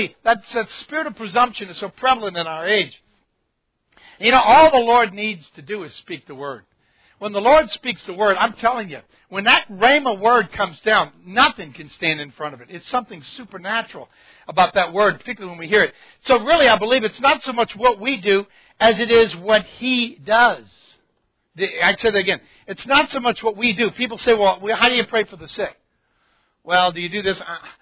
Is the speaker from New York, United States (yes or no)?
no; Louisiana, United States; It's like I grew up in Louisiana, and My grandma on my mom's side was some Cajuns, you know, and from New Iberia and all that, and the voodoo and all that.